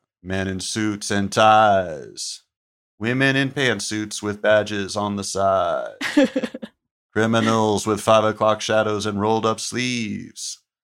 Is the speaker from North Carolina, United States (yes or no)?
yes; Chapel Hill, North Carolina, United States; born or raised there